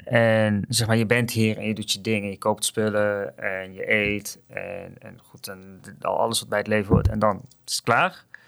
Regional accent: southern Netherlands, Netherlands; Ik kom uit Zuid-Nederland, wat ik weet niet hoe dat nu is, maar toen de tijd traditioneel katholiek ook.

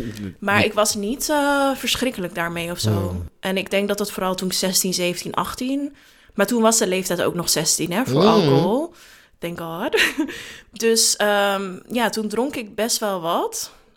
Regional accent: Den Helder, North Holland, Netherlands; Maar ik ben dus opgegroeid in Den Helder en ik mocht dan de straat niet uit.

